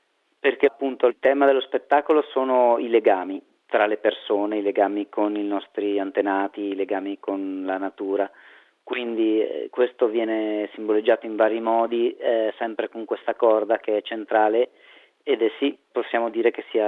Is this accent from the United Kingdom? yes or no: no; Arzo, Ticino, Switzerland; Beh, io sono cresciuto, nato e cresciuto ad Arzo, quindi per me le cave sono un luogo speciale